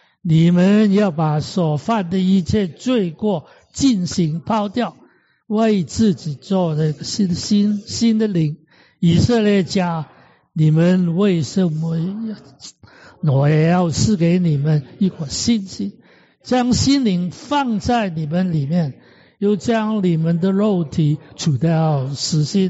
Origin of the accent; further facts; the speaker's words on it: China; 今年是初二我们中国人华人感谢主